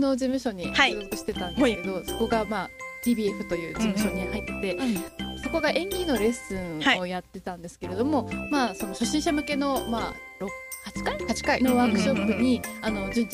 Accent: Kanagawa, Japan; also born or lived in Tokyo; 私はですね、はい、まあ、東京生まれ、

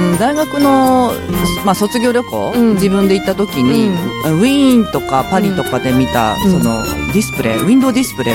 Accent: Tokyo, Japan; also born or lived in Hyogo; 育ちは東京です。

